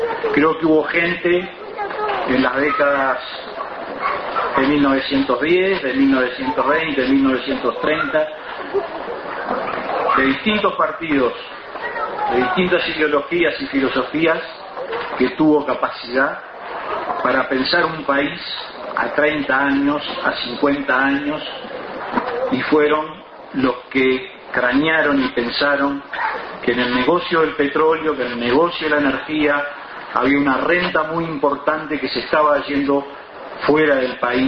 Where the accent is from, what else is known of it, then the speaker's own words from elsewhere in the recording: Uruguay; que reconozcamos esas raíces como uruguayos y como ancapianos